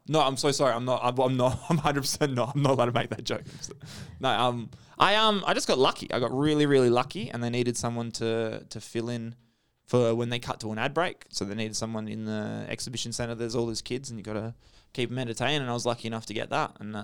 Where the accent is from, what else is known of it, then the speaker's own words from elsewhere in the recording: Australia; I'm Australian.